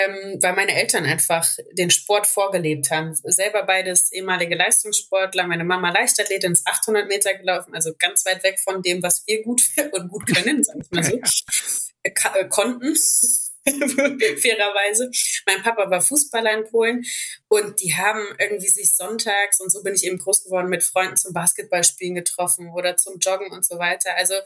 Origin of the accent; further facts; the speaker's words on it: Baunatal, Hesse, Germany; also born or lived in Kassel; now in Bochum, Germany; weil ich sehr früh nach Bochum, also nach Wattenscheid gezogen bin, ich bin geboren in Kassel und groß geworden in der nächst kleineren Stadt in Baunatal.